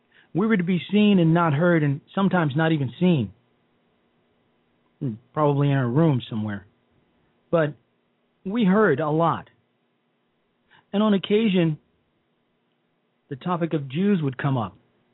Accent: Chicago, Illinois, United States; Now, I grew up in Chicago, Illinois. First on the north side, then the south side, and back to the north.

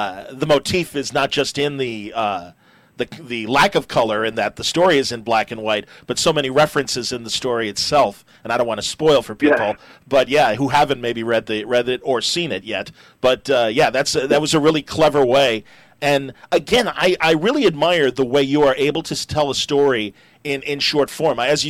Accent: United States; as an American, I've enjoyed your work on Green Lantern

